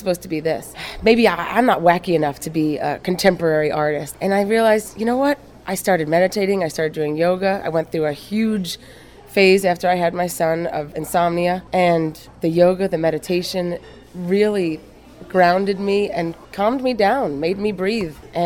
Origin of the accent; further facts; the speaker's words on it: New York, United States; now in Charlotte, United States; I'm originally from New York, and I now live in Charlotte, North Carolina, with my husband and two kids.